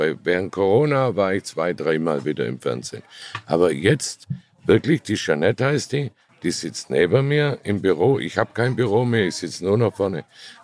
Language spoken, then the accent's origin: German; Baden-Württemberg, Germany; Ich bin Schwabe.